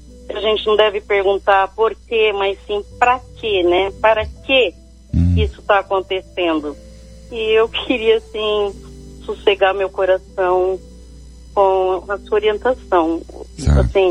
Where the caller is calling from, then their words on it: Joinville, Santa Catarina, Brazil; Joinville, Santa Catarina.